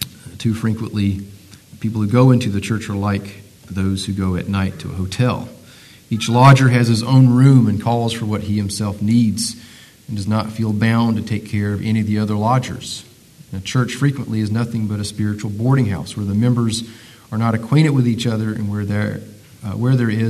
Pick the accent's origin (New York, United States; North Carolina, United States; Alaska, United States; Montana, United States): North Carolina, United States; I'm from North Carolina. So when you're talking to more than one person, you say all y'all.